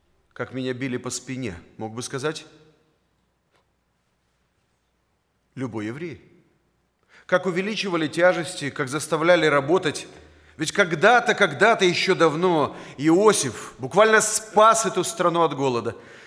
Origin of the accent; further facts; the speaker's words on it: Chișinău, Moldova; Я вырос в Кишиневе и родился в этом городе. И рос среди евреев.